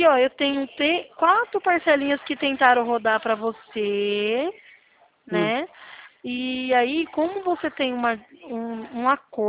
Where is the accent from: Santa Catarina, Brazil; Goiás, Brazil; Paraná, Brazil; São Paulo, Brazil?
São Paulo, Brazil; Presidente Prudente; eu sou de Presidente Prudente.